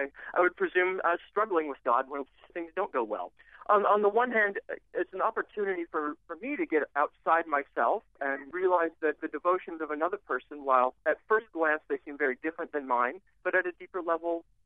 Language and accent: English; Texas, United States; I will say I grew up in Texas. I played in a marching band and went to every single high school football game that was played, home or away.